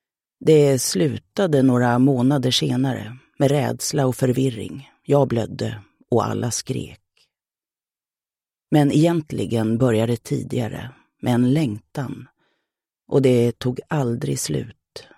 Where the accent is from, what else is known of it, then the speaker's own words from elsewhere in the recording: Södertälje, Stockholm County, Sweden; Min pappa jobbade i hamnen i Södertälje. Det var där jag växte upp. Jag flyttade hemifrån när jag var 18, 1965